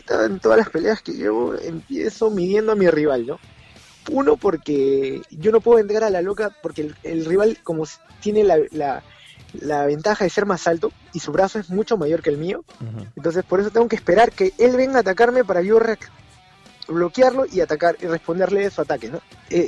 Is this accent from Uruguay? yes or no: no; Peru; moved away; yo soy el único latino peruano que va a estar en ese evento.